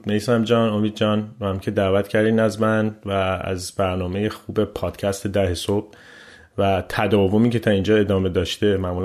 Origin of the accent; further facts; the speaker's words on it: Tehran, Tehran Province, Iran; من متولد 1364 و در تهران به دنیا اومدم، بچه در روس بودم، همیشه خونمون هم هیچوقت عوض نشد، همونهایی بودیم که همیشه یه جا زندگی کردیم تو منطقه بولوار شهرزاد پایین در روس و تو تهران.